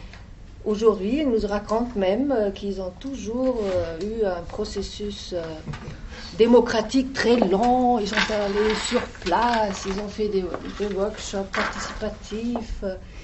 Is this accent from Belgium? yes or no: no; Germany; first language German; French is a second language; now in France; je ne suis pas d'ici, je suis allemande. Ma langue, merci, est la langue allemande.